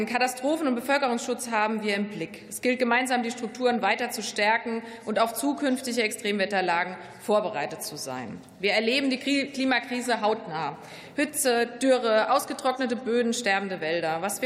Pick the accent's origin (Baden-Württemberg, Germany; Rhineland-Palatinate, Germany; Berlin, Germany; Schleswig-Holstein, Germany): Rhineland-Palatinate, Germany; Ich komme aus Rheinland-Pfalz, einem Wahlkreis mit viel Wald im Herzen der Pfalz